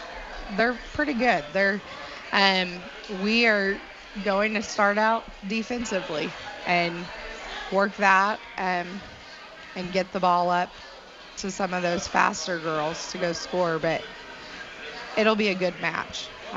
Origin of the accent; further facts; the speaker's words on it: Woodward, Oklahoma, United States; This is my seventh year at Woodward. I'm from Woodward. Graduated 2005